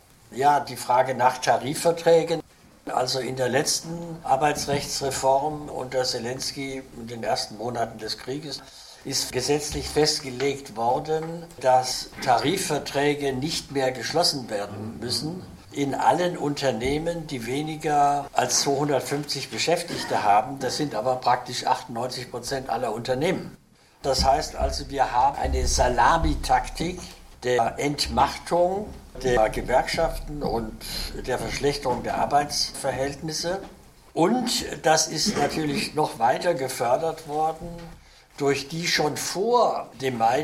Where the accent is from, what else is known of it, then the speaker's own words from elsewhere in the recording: Cologne, North Rhine-Westphalia, Germany; Ich als Kölner würde sagen, ich weiß es nicht.